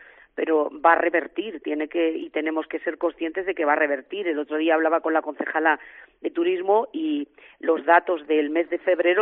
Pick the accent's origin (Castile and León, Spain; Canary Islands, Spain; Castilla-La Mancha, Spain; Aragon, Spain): Castile and León, Spain; Soy una castellana muy pragmática